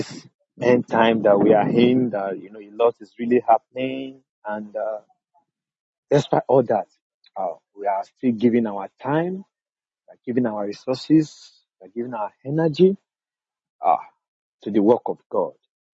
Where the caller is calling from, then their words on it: Nigeria; I'm connecting from Nigeria.